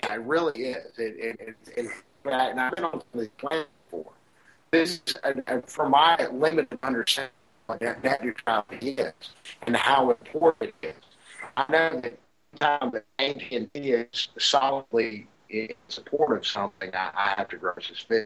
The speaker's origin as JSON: {"language": "English", "region": "Alabama", "country": "United States", "said": "Yeah, I said y'all. I'm from Alabama."}